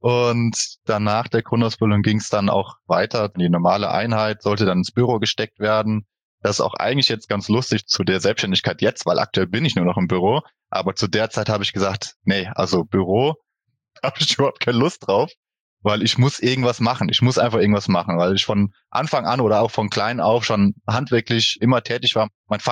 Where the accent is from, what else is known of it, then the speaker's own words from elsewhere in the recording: Boppard, Rhineland-Palatinate, Germany; Ich bin geboren in Boppard, das liegt im Hunsrück, sage ich einfach mal. Also ich komme aus dem schönen Hunsrück. Wir wohnen in Emmelshausen